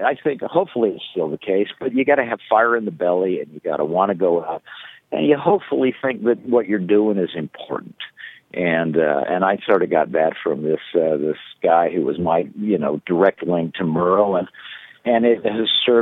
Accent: Salt Lake City, Utah, United States; I had worked in radio in Salt Lake City, my hometown, between Stanford and going to Columbia.

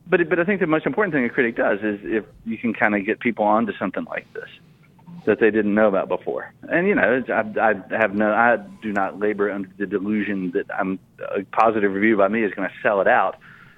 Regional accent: Radford, Virginia, United States; But I was a free intern for the Radford News Journal in Virginia, which is my hometown, unpaid.

